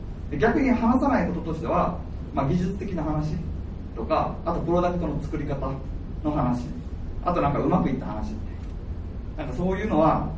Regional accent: Kyoto, Japan; 自分は京都出身で、公立函館未来大学っていうところの大学卒業しまして

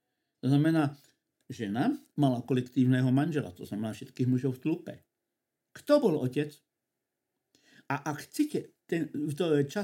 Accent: Ostrava, Moravian-Silesian Region, Czechia; že som z Ostravy, tak necelé 2 km od môjho rodiska, to bola časť Ostravy, alebo teraz už je to samozrejme zase samostatná obec, ktorá sa volá Koblov, kde som sa narodil

